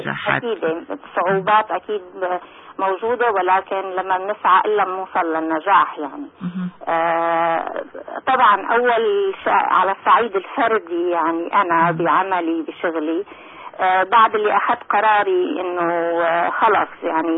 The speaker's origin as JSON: {"language": "Arabic", "country": "Syria", "tie": "born or raised there", "said": "أنا ربيت حتى نحن بسوريا يعني عندنا ثقافات مختلفة. أنا طفلة كانت أمي من أصل تركي من لواء تحكي لغة تركي، أقارب وجيران بيحكوا أرمني، يعني من طفولتي كنت أسمع لغة تانية بالبيت."}